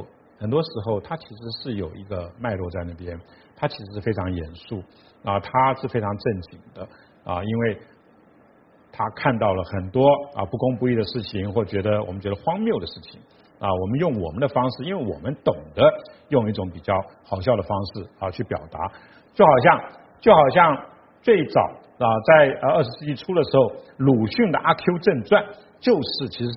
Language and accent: Chinese; Taiwan; 我作为一个台湾人，我们非常骄傲，